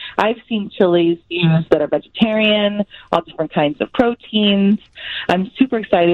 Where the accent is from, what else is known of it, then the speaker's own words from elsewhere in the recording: Texas, United States; Well, I'm originally from Texas, so I know a good thing about chili.